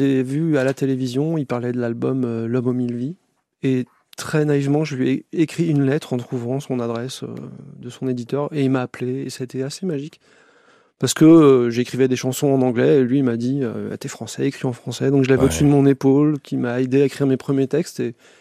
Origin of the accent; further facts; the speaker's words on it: Hauts-de-France, France; J'ai passé mon enfance dans le sud de l'Oise, à la limite du Val d'Oise. Donc en fait, je suis un banlieusard, mais qui a vécu dans l'Oise, qui est une sorte de grande campagne, un peu un trou perdu.